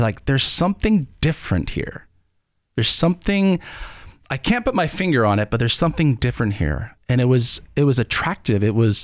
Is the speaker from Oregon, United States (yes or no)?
yes; Oregon, United States; And I grew up in Eastern Oregon, and we would, in the Diocese of Baker, we would actually come together